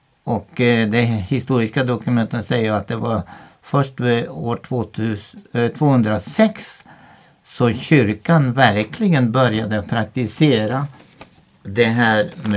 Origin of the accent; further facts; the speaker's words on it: Kristiansand, Agder, Norway; Jo, jag kommer ihåg när jag blev döpt i Pingstkyrkan hemma i Kristiansand i Norge.